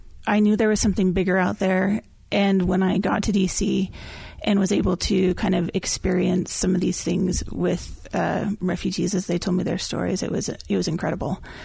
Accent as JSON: {"language": "English", "town": "Kaysville", "region": "Utah", "country": "United States", "tie": "born or raised there", "said": "Yeah, so I think, well, I grew up in Kaysville, and in, you know, it's a bit of a bubble."}